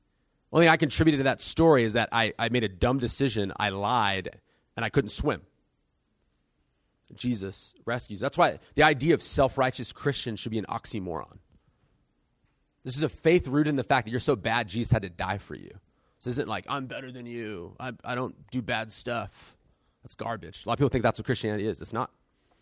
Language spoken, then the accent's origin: English; San Diego, California, United States; I grew up in South San Diego.